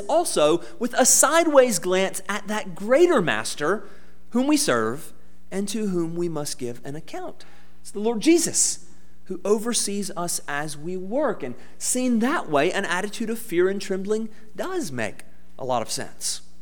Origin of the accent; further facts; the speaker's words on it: Georgia, United States; It was in my hometown in South Georgia, where it's just so hot.